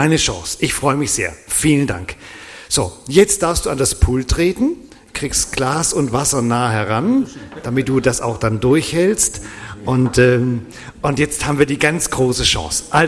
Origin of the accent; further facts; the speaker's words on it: Wuppertal, North Rhine-Westphalia, Germany; moved away; ich komme ja ursprünglich aus dem Norden, Wuppertal